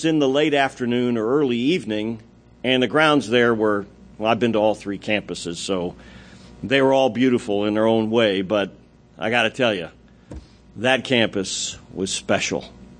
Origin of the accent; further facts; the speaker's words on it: Maryland, United States; my second year of junior college in Frederick, Maryland, which is about a 15-minute drive from my hometown.